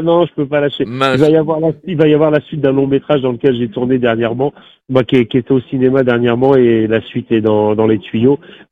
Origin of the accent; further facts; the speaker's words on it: Châtellerault, Nouvelle-Aquitaine, France; Non, oui, je suis de Châtellerault, donc ouais, ça va vite, hein, en 30 minutes, on a fait la route